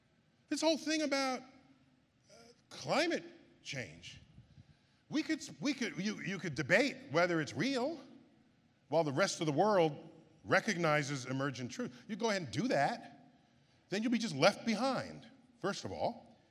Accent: New York City, New York, United States; So what happened was I grew up in New York City, and every weekend, the family went to a different cultural institution

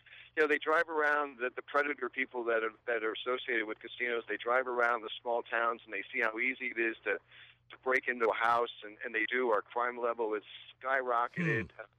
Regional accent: Uncasville, Connecticut, United States; now in North Stonington, United States; Hey, listen, I grew up in Uncasville, Connecticut, where Mohegan Sun is.

